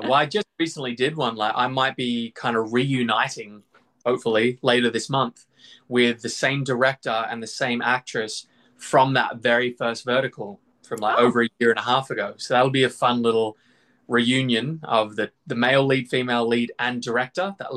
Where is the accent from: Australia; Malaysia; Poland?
Australia; And obviously, being Australian, I would love to get back to Australia and do verticals back there.